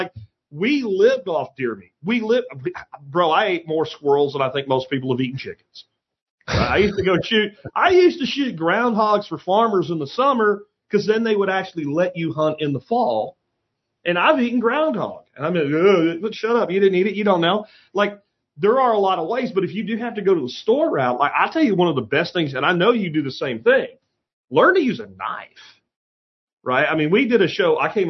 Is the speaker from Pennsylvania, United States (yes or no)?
yes; Pennsylvania, United States; I grew up in rural Pennsylvania too.